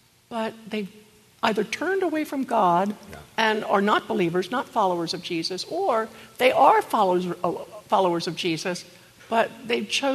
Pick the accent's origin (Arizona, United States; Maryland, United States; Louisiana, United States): Maryland, United States; Because I'm from Maryland.